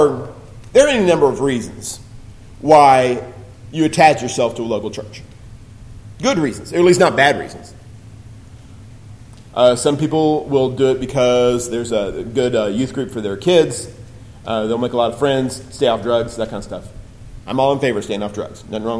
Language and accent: English; Ireland; I'm Irish, I got the red hair, you know, I can't help the temper thing.